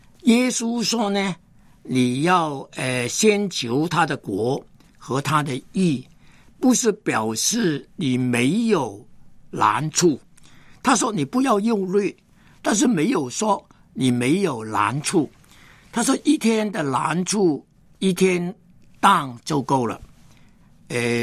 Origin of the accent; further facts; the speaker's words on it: China; 我们中国人讲呢，人无远虑，必有近忧